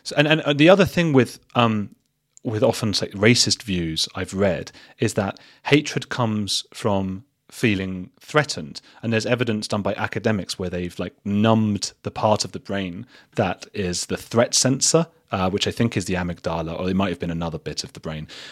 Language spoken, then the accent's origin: English; England, United Kingdom; I think I'd score quite high in some respects because I'm English